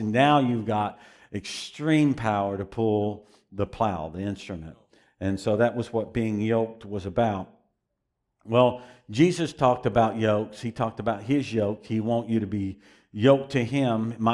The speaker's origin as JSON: {"language": "English", "region": "Tennessee", "country": "United States", "said": "But I am from Tennessee, so just"}